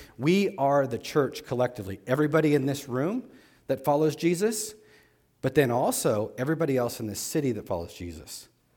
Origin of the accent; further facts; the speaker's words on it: United States; And I'm an American. I'm not some guy that's like some hybrid. I mean, I've lived here long enough. This is the culture I was born in.